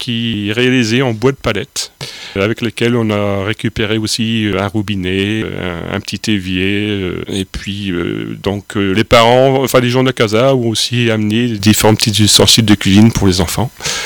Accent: Hauts-de-France, France; also born or lived in Guadeloupe; Avant, j'habitais aussi pendant plusieurs années en Guadeloupe. Mais je suis originaire du Nord, mon père est mineur, tous mes oncles, toute ma famille vont travailler plus ou moins dans les mines.

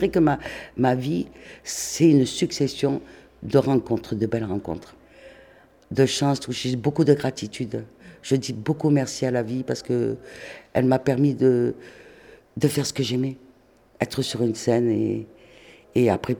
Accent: Montauban, Occitanie, France; born there; Je suis née à Montauban, rue de la Résistance, en plein centre-ville, là, juste à côté. Et mes parents sont venus s'établir à Montauban, il y a maintenant des années

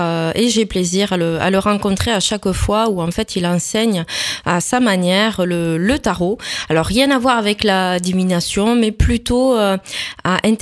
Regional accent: Gaillac, Occitanie, France; je suis gaillacoise en fait. Je suis tarnaise, donc je connais bien le Tarn. Voilà, donc je vais avoir bientôt 45 ans.

